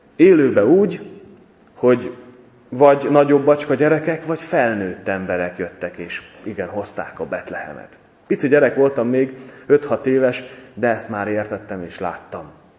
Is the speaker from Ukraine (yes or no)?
yes; Visk, Zakarpattia Oblast, Ukraine; Visk az, ahol talán még most is többségben van a magyarság. Ahol én születtem, ahol én gyerekkoromat töltöttem, felnevelkedtem, többségben van a magyarság